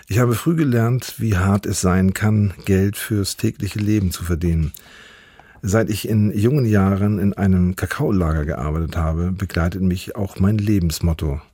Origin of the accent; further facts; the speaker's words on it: Grömitz, Schleswig-Holstein, Germany; also born or lived in Timmendorfer Strand; Ich bin groß geworden an der Ostsee in Grömitz und am Timmendorfer Strand. Später sind wir an die Nordsee gewechselt, nach Amrum, Föhr und Langenes und Sylt und so.